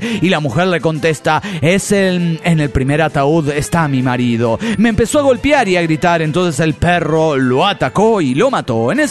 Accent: Netzahualcoyotl, State of Mexico, Mexico; de Netzahualcoyotl.

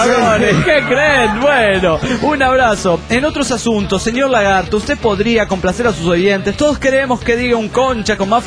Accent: Mendoza, Argentina; soy de Mendoza y soy de Argentina.

